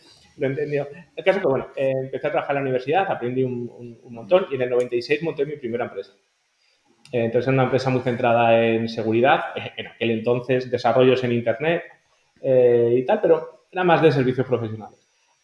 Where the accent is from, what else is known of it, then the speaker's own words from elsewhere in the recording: Madrid, Community of Madrid, Spain; yo soy de Madrid, nací en Madrid y siempre me he criado aquí.